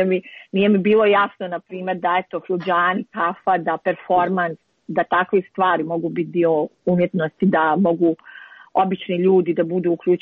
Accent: Banja Luka, Republika Srpska, Bosnia & Herzegovina; ja sam iz Bosne i Hercegovine i ono što je interesantno da nikad nisam napravila rad u Banja Luci

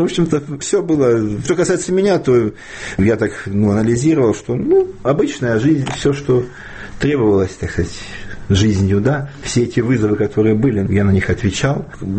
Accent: Kharkiv Oblast, Ukraine; Мы все из Харьковской области были.

